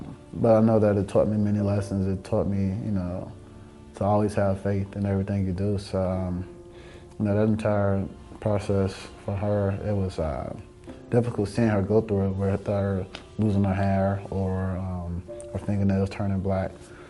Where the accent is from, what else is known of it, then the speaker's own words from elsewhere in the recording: Miami, Florida, United States; So growing up in Miami has been very beneficial to me. And it's just helped shape me into the person I am today.